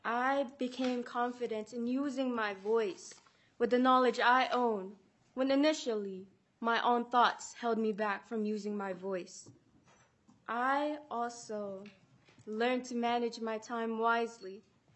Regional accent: Saint Paul, Minnesota, United States; I am a student from St. Paul.

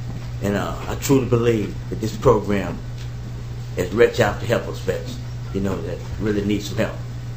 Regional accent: Kansas City, Missouri, United States; I'm from Kansas City, Missouri, U.S. Army.

